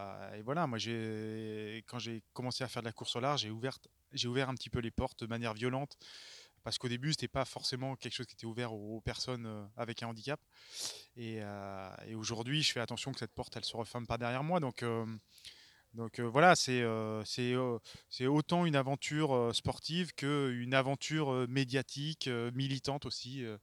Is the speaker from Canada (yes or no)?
no; Guadeloupe, France; also born or lived in Briançon; Non, je suis né à Briançon. Je suis né à Briançon, et effectivement, c'est pas là-bas que j'ai appris à faire de la voile. Après, j'ai eu la chance de grandir en Guadeloupe